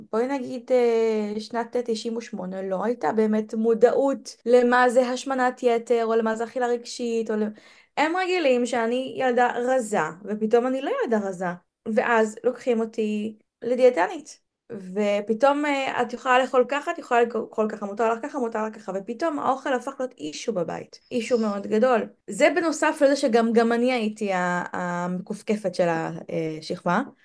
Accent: Ra'anana, Central District, Israel; also born or lived in Ramat Gan; אני נולדנו ברמת גן ועברתי לרעננה ב5.

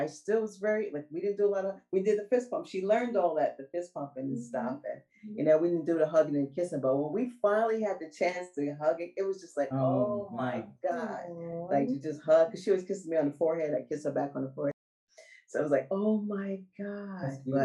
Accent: Brooklyn, New York, United States; I'm like, we're from Brooklyn.

